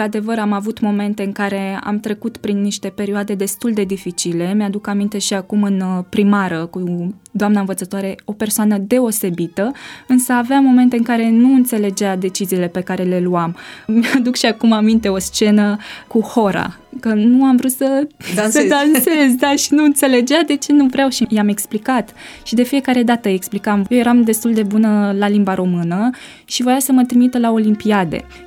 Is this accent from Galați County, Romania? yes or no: no; Piatra Neamț, Neamț County, Romania; am 22 de ani, deci sunt tânără, da. Am crescut în Piatra Neamț, deci sunt născută acolo, acolo am făcut și liceul. Acum sunt masterand. Am crescut într-o familie adventistă, dar semi-adventistă, aș putea spune, pentru că am crescut cu bunicii mei.